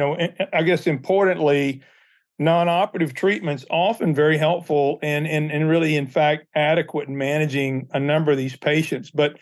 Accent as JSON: {"language": "English", "region": "Mississippi", "country": "United States", "tie": "born or raised there", "also_born_or_lived": "New York", "said": "I was raised and educated in Mississippi, medical school residency, and then did a sports medicine fellowship at the Hospital for Special Surgery in New York."}